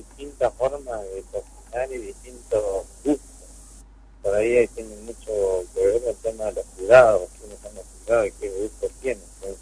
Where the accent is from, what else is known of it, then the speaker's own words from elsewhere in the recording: Ituzaingó, Corrientes, Argentina; Yo soy de Ituzaingó, Corrientes, y vengo de la isla Pipé Grande.